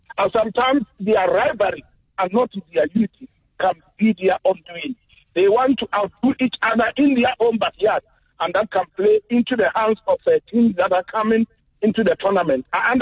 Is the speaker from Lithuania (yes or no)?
no; Ghana; as a Ghanaian who have lived in Ghana